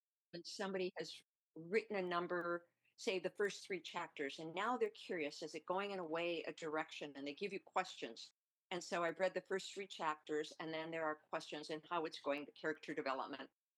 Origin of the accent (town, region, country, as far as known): Stillwater, Minnesota, United States